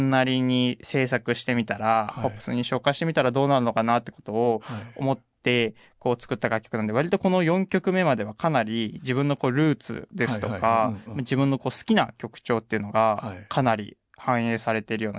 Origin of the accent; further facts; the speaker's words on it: Gifu, Japan; この時そうです、岐阜、地元岐阜なんですけども、岐阜にいまして